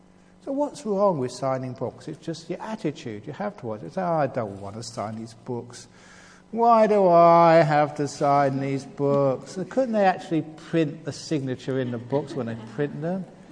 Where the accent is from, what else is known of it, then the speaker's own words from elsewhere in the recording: London, United Kingdom; born there; I was born in London. I was not used to the heat.